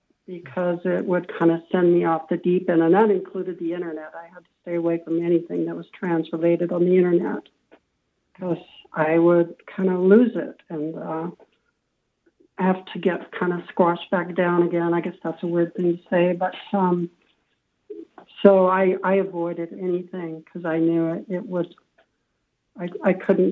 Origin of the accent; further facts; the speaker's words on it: Washington, United States; We're in the desert here, so whenever we mention that we're from Washington, people think we're in the rain and the mountains and the forest, but there's none of that here